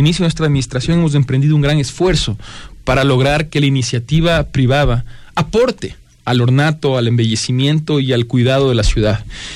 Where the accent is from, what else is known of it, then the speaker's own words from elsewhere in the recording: Quito, Pichincha, Ecuador; la solidaridad que como quiteños, que como capital de la República, siempre hemos tenido para con nuestros cantones y provincias hermanas